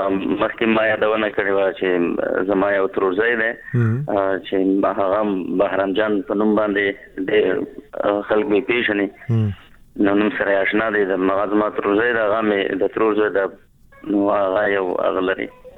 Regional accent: Khyber Pakhtunkhwa, Pakistan; زه په پاکستان پښتونخوا کې پیدا شوی وم نو هغلته زمونږ نیکونه پلرونه راغلي وو هجرت وو

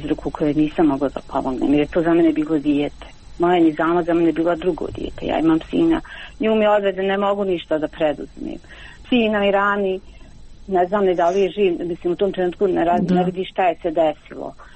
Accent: Gradačac, Federation of Bosnia and Herzegovina, Bosnia & Herzegovina; Znači ujutro je u 8 sačekao kod nas u Gradačcu da se otvori pošta i otišao je podigao to.

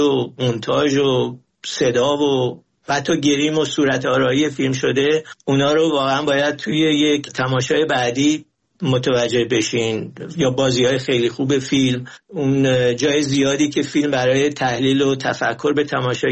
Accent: Iran; در مورد من به عنوان یک ایرانی

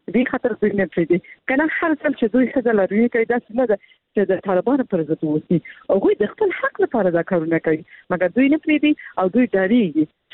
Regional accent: Afghanistan; مونږ خپل افغان یو، زمونږ ټول یو ځای کې نه وو، باید مونږ خبرې وکړو.

